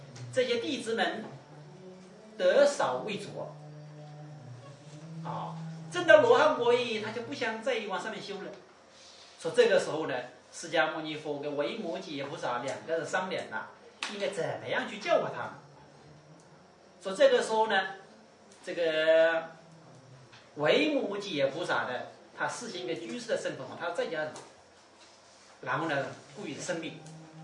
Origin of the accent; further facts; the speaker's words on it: China; 这样呢很适合我们中国人学习啊